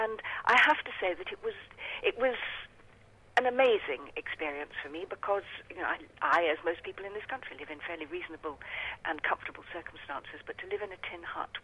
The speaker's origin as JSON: {"language": "English", "region": "South West England", "country": "United Kingdom", "tie": "born or raised there", "said": "Because, I mean, I was brought up in the West Country, where we didn't have a professional theatre for many, many years"}